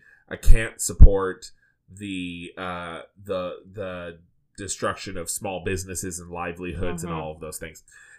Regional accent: California, United States; the fact that I am both Christian and a Democrat is that I'm from California.

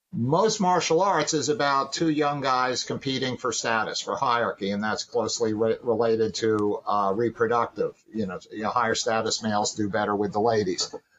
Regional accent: New York City, New York, United States; And so I grew up in New York City during a time when it was a very violent place. And I'm 67 now, so I was growing up in the, you know, the 60s and so forth.

